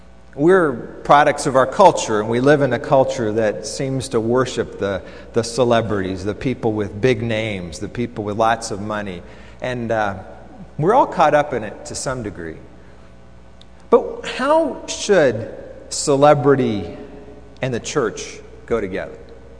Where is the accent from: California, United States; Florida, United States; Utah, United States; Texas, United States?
Texas, United States; Dallas; when I was growing up in Dallas